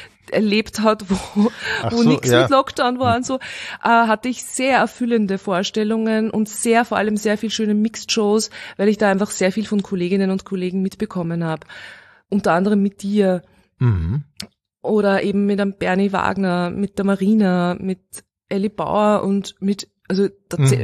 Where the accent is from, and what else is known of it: Steyr, Upper Austria, Austria; born there